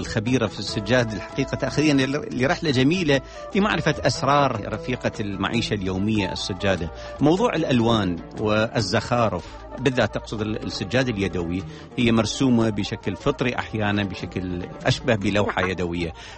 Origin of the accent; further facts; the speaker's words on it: Iraq; وبالذات عندنا في العراق